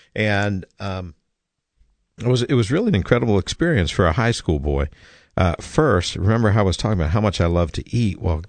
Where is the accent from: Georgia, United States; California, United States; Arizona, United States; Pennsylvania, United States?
Pennsylvania, United States; Lebanon; people from the town I grew up in Lebanon, Pennsylvania.